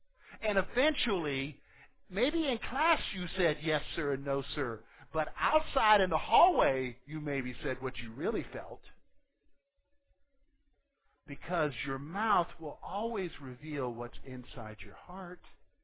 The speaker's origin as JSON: {"language": "English", "region": "South Carolina", "country": "United States", "tie": "born or raised there", "said": "You know, I grew up in South Carolina"}